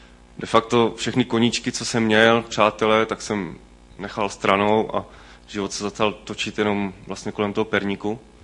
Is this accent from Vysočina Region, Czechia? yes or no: yes; Jaroměřice nad Rokytnou, Vysočina Region, Czechia; je mi 34 let a jsem původem z Jaroměřic nad Rokytnou u Třebíče.